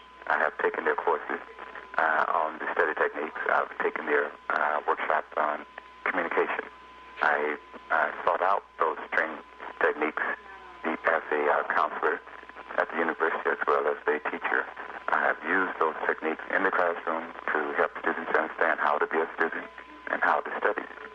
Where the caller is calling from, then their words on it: Los Angeles, California, United States; I'm calling from Los Angeles.